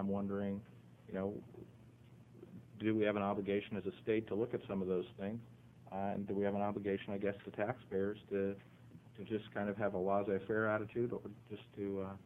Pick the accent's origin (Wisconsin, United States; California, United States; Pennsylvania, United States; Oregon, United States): Oregon, United States; Medford; I'm from Medford. I've worked in the DA's office, so I worked for the county. I was on the Medford City Council.